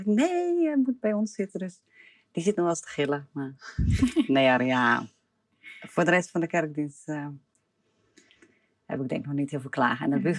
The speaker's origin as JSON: {"language": "Dutch", "town": "Polsbroek", "region": "Utrecht", "country": "Netherlands", "said": "uit Polsbroek. En wij hebben een gezin van 7 kinderen."}